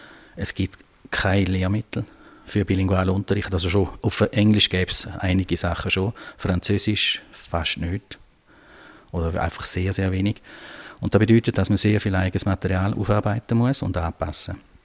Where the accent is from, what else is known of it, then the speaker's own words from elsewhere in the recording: Switzerland; born there; Also ich bin überhaupt nicht bilingue. Ich bin hier im Appenzimmer Gäse geboren